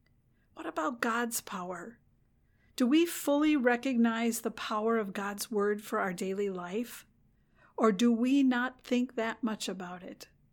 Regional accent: Midwest, United States; I grew up in the Midwest. The only interaction I had with the ocean was through pictures, TV, or movies.

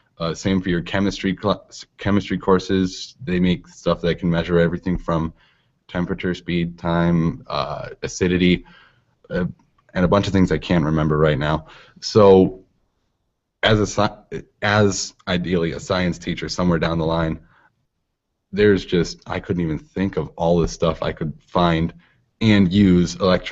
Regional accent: Cambridge, Wisconsin, United States; I come pretty much from Cambridge, Wisconsin.

